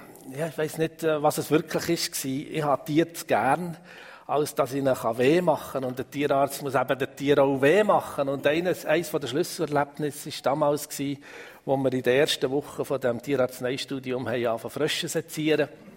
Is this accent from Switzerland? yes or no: yes; Affoltern im Emmental, Bern, Switzerland; Ich bin in Zaffolter im Emmental aufgewachsen. Das ist 20 Kilometer von hier.